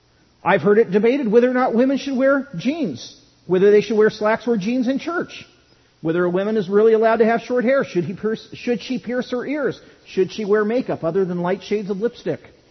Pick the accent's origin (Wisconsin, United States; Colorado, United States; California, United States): California, United States; it would come up that I was from California.